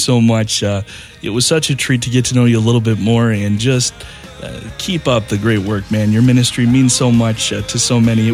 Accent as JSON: {"language": "English", "region": "Montana", "country": "United States", "said": "I'm from Eastern Montana myself, where there are very few human beings as well."}